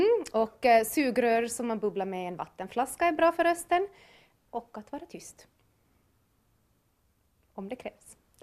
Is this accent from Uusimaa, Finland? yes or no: no; Pedersöre, Ostrobothnia, Finland; Och sen har jag också varit på julmarknad förra söndagen hemma i Pedersöre